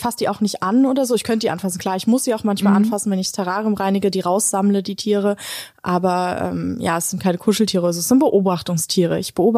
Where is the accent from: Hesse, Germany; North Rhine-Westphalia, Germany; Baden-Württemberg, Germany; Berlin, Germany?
Hesse, Germany; Frankfurt; jetzt gibt's relativ wenige Elefanten in Frankfurt, wo ich aufgewachsen bin.